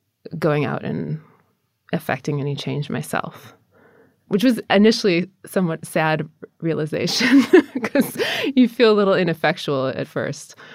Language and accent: English; Minnesota, United States; In Minnesota.